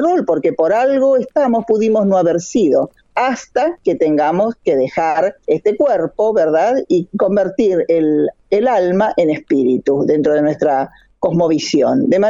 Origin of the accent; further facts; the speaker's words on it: Los Toldos, Buenos Aires Province, Argentina; born there; a los toldos, la comunidad donde yo nací, donde fuimos expulsados porque nos quitaron la tierra